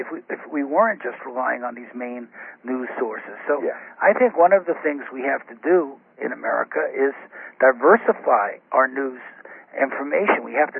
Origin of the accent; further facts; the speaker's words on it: Bronx, New York, United States; I grew up in the Bronx. I grew up in a housing project, but it was, mostly all-white community, working-class people.